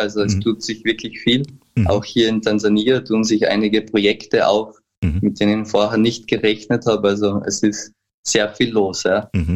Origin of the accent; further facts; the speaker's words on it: Austria; Ich komme aus Österreich und habe dort eben Sport, Psychologie und Philosophie studiert, auf Lehramt